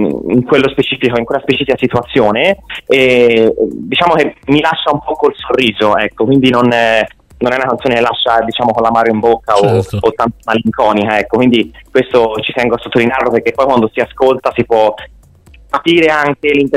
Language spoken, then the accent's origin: Italian; Florence, Tuscany, Italy; perché io sono di Firenze